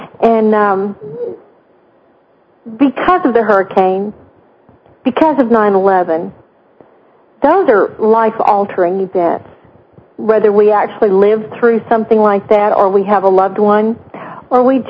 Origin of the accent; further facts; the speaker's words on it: Texas, United States; I'd never seen snow. I came from Texas.